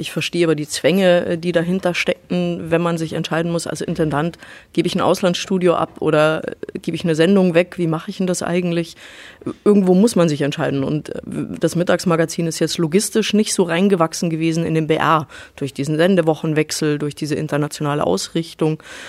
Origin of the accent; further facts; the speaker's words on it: Bavaria, Germany; moved away as an adult; now in Hamburg, Germany; ich bin Bayerin, ich musste mir das aber abtrainieren. Nach dem Studium habe ich gedacht, wenn man Journalistin werden will, dann muss man auch mal Bayern verlassen. Bin nach Hamburg gegangen zum NDR